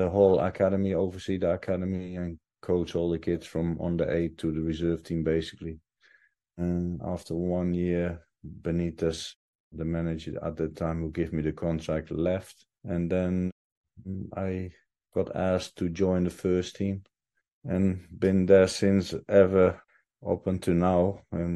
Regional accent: Utrecht, Netherlands; I'm original from Holland, so started in amateur club till about 16, and was playing with 14 in the first team, and then with 16 because Utrecht had nothing else below 16, so I went professional in my hometown Utrecht.

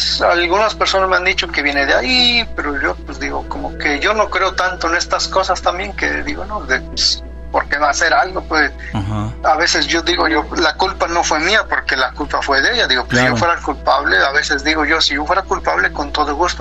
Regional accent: Puebla, Mexico; yo ya tuve una pareja ahí en México, vengo de Puebla.

